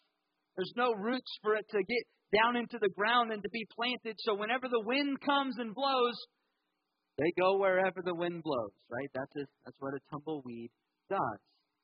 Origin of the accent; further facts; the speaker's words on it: Tornado Alley, United States; I come from Tornado Alley, where the night before Kenzie and I moved here, we had a tornado hit our backyard